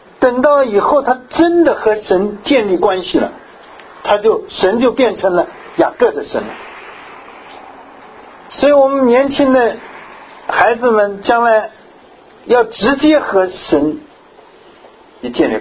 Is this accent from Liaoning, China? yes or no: no; Sichuan, China; 我记得小时候啊，那时候很小的时候在四川